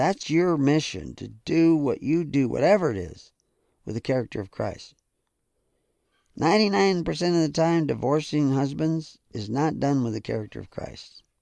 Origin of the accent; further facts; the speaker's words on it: the South, United States; I grew up in the South. My parents were from the North, but I grew up in the South.